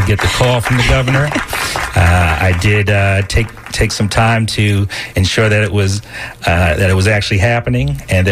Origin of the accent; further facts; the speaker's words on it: Queens, New York, United States; So I'm from Queens, New York.